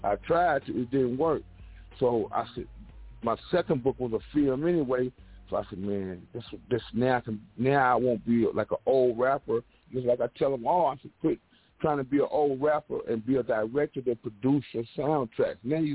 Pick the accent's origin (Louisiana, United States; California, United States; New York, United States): California, United States; I wasn't in the playing the Hollywood game because I came from the Bay.